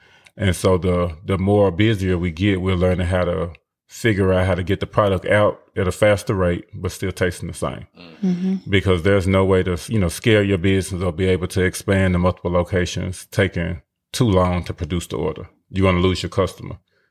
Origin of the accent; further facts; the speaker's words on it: Memphis, Tennessee, United States; And we're from Memphis, where the whole wings are at most of the wing restaurants.